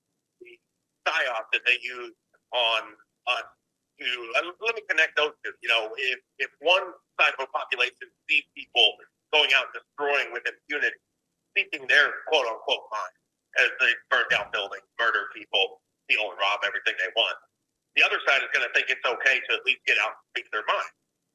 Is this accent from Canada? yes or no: no; Texas, United States; I'm from Texas, and those margins were way too close.